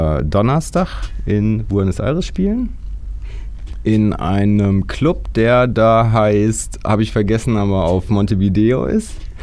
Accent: North Rhine-Westphalia, Germany; wir kommen aus der Gegend zwischen Köln und Düsseldorf. Julia und ich wohnen in Köln und der Rest so in Monheim

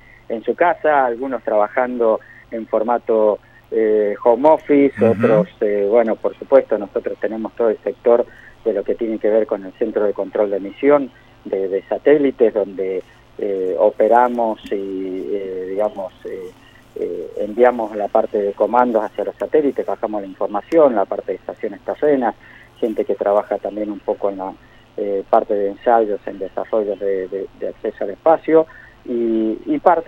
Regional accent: San Juan, Argentina; now in Buenos Aires, Argentina; Así es, exactamente.

